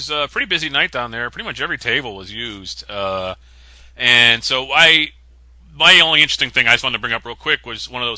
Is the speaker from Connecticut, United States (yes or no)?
yes; Connecticut, United States; "Really? Where are you from?" And it turns out we're from the same hometown.